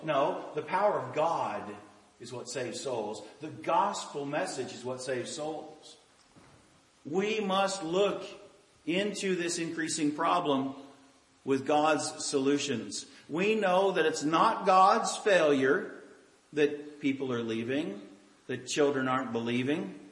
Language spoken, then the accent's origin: English; Canada; now in United States; I can remember growing up in Canada, which is a liberal country.